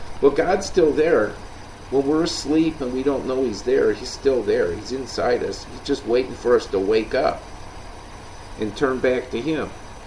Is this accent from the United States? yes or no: yes; Illinois, United States; it's like when I grew up in Illinois